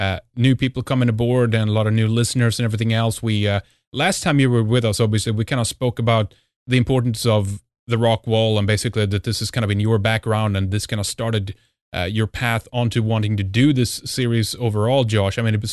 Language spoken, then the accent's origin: English; Sweden; from Sweden